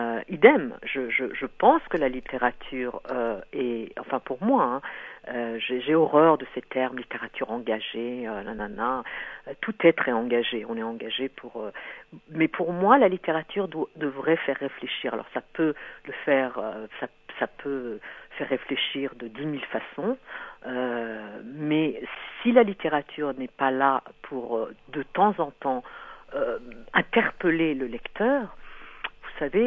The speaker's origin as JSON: {"language": "French", "country": "France", "said": "je suis très très fière de mes origines, mais les Africains aussi. Hein. Mais quand on m'embête trop, je dis je suis française, basta, un point c'est tout."}